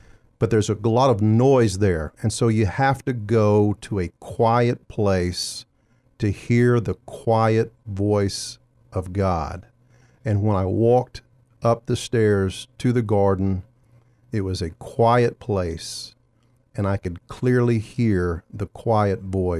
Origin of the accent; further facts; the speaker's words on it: Lakeway, Texas, United States; we're from Lakeway, Texas. We're from Lakeway, Texas, a very affluent area of the southwest side of Austin.